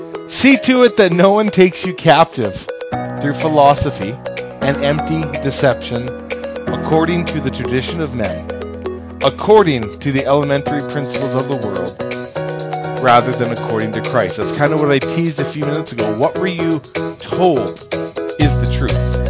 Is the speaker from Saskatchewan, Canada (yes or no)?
no; Alberta, Canada; Then I thought about being Albertan.